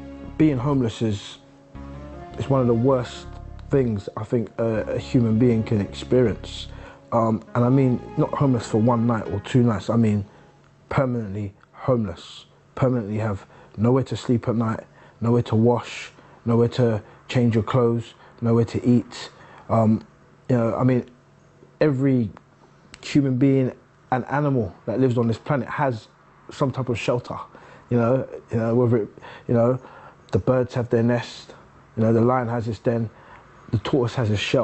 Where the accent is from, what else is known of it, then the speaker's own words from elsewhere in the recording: London, United Kingdom; I'm 31 years old and I'm from West London. I was originally brought up on the White City Estate in West London. I went to Wormhope Primary School. I have four brothers, two sisters.